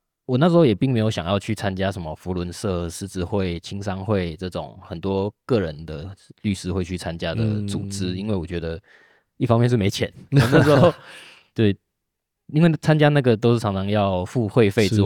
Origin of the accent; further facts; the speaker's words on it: Tainan, Tainan City, Taiwan; now in Taipei, Taiwan; 因为我是台南人